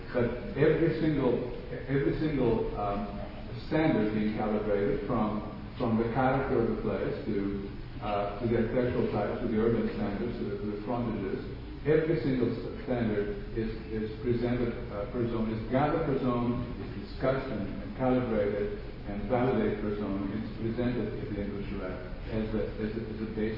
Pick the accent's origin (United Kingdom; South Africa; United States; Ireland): United States; Pasadena, California; One very simple example to give you is in the case of Pasadena, for instance, my hometown